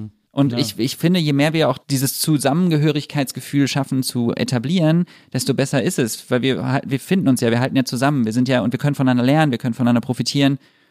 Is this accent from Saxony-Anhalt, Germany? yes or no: no; Düsseldorf, North Rhine-Westphalia, Germany; Ich bin in Düsseldorf aufgewachsen.